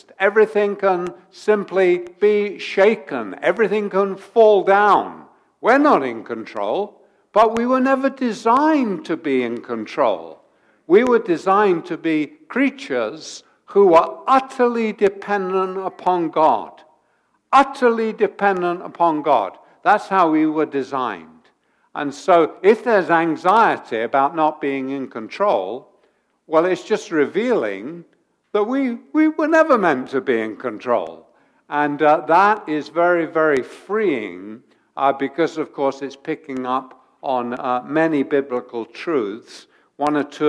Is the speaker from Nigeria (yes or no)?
no; London, United Kingdom; I grew up in London in the days when they used to burn a lot of coal.